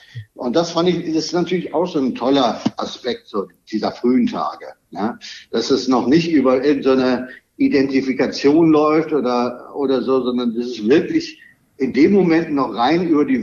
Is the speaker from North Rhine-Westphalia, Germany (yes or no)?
yes; Münster, North Rhine-Westphalia, Germany; also born or lived in Berlin; Also ich bin ja 82 in Berlin zur Schule gegangen schon. Dann bin ich nochmal in meine Heimatstadt Münster zurück zum Abitur machen.